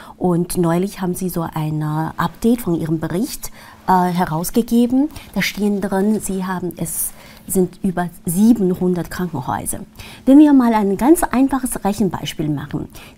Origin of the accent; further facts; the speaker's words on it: Beijing, China; in Peking, in meiner Heimatstadt, wo ich herkomme